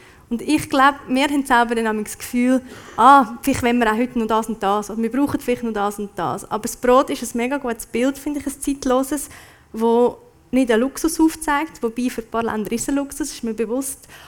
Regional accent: Switzerland; dass wir als Schweizer einfach denken

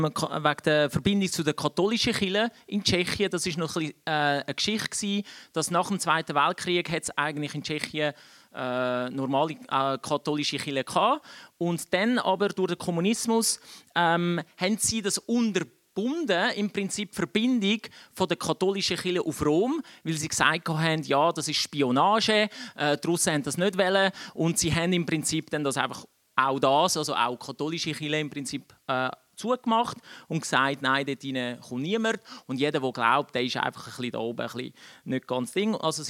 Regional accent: Switzerland; born there; Und meine Eltern sind dann in die Schweiz. Und ich bin da in der Schweiz geboren.

